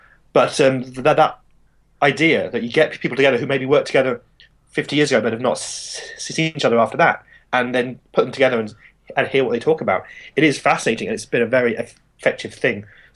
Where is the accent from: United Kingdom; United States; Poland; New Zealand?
United Kingdom; I'm a British archaeologist